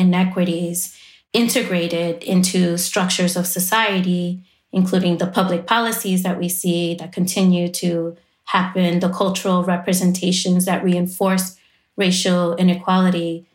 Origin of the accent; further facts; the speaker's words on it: Bronx, New York, United States; that has happened since I was a little girl growing up in the South Bronx.